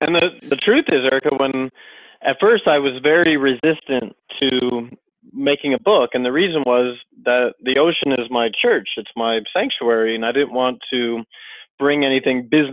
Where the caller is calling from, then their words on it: Laguna Beach, California, United States; I'm where I'm always at. I'm at home in Laguna Beach. It's a sunny day. I'm staring at the ocean, and all is well.